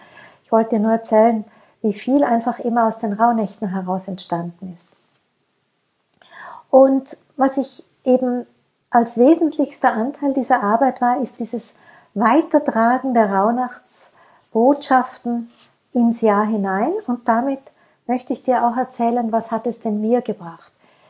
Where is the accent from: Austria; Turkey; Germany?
Austria; Das sagt man bei uns in Österreich, Losen ist auch Hören, los einmal, hör einmal.